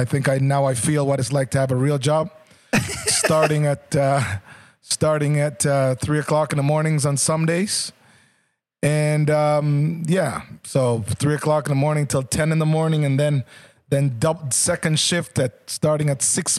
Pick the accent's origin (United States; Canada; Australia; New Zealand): Canada; as a Canadian, I need to be proud of where I'm from.